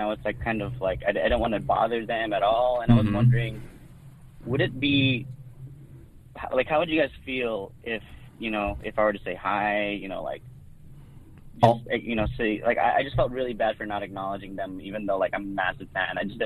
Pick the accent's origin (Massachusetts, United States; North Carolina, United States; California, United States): California, United States; Walnut; I'm from Walnut, California.